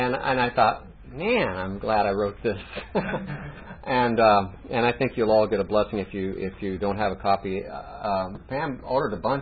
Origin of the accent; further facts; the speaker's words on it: California, United States; I'm from California.